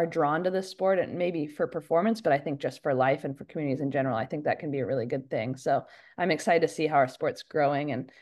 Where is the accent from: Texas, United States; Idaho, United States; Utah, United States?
Utah, United States; Park City; I know I started first grade there. So first grade all the way through Park City High.